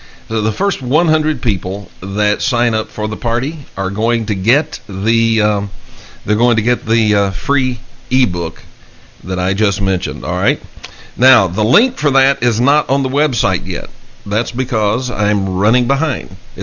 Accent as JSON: {"language": "English", "town": "Dallas", "region": "Texas", "country": "United States", "tie": "born or raised there", "said": "this tragic day in Dallas, Texas, my hometown."}